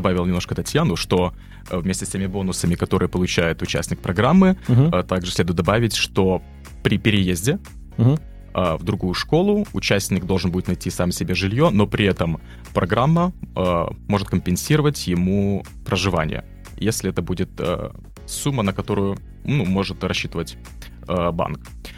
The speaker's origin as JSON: {"language": "Russian", "region": "Brest Region", "country": "Belarus", "tie": "born or raised there", "moved": "as an adult", "said": "я переехал из Брестского района в Дзержинский район, то есть это достаточно в рамках Беларуси значительное расстояние, и вот я уже... почти 2 года живу самостоятельно"}